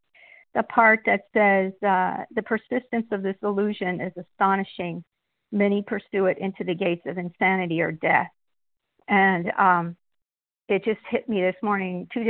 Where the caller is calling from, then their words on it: Washington, United States; I'm calling from Washington State, Southwest Washington.